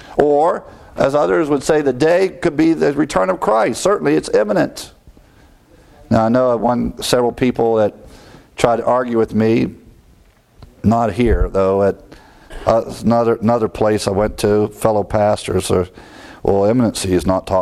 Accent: Ohio, United States; But growing up in Ohio when it's cold, and this time of year, everyone was sick.

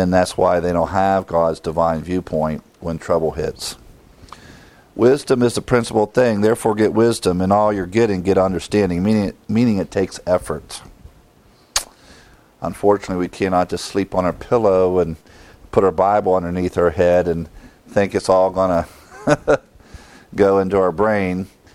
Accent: Ohio, United States; Now, growing up in Ohio, you should know, we all know what a bushel is.

